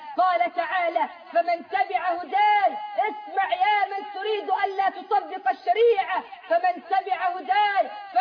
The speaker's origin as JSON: {"language": "Arabic", "country": "Egypt", "said": "اللهم اجعل بلدنا مصر أمنا أمانا"}